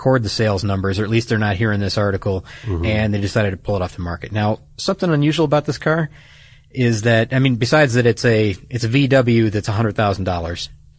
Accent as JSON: {"language": "English", "town": "Detroit", "region": "Michigan", "country": "United States", "said": "And the reason that one stands out to me is because I'm from Detroit."}